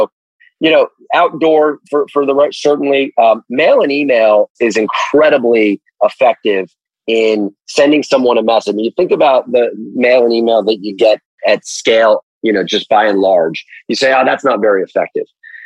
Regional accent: Fort Lauderdale, Florida, United States; Miami is my hometown, actually Fort Lauderdale.

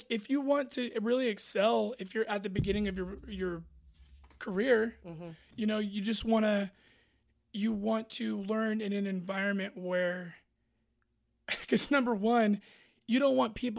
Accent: Hanford, California, United States; In the Central Valley. Mm-hmm. I grew up in Hanford. That's right near Fresno.

